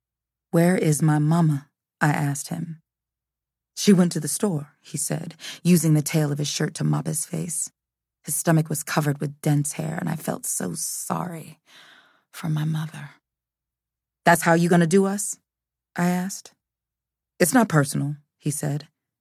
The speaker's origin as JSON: {"language": "English", "town": "Atlanta", "region": "Georgia", "country": "United States", "tie": "born or raised there", "said": "I grew up here in Atlanta, on the southwest side of town, but saying that doesn't mean anything."}